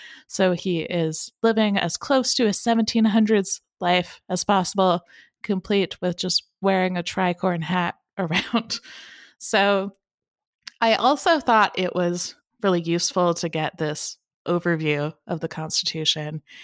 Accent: Canada; I am Canadian.

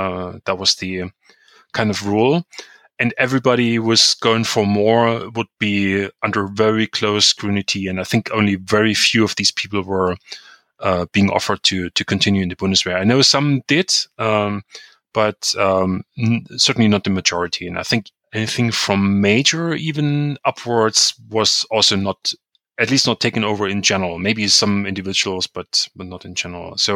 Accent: Chemnitz, Saxony, Germany; born or raised there; English is a second language

